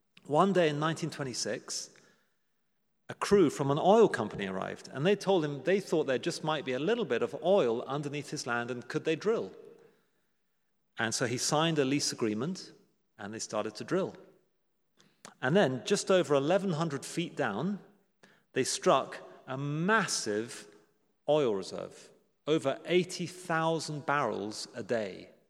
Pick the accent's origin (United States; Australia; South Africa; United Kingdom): United Kingdom; And maybe I'm totally out of touch as a Brit